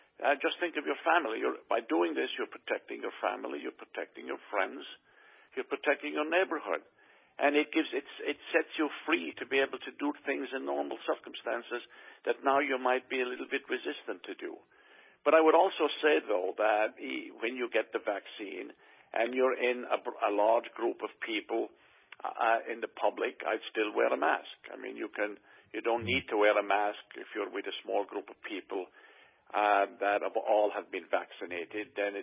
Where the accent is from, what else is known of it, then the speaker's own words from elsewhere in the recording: Knockaderry, County Limerick, Ireland; And I grew up walking distance from that village in a farming area, very picturesque, very beautiful. We did not have a farm. We were, one of the poorest families in the community. And I grew up in a thatched house with, the mud walls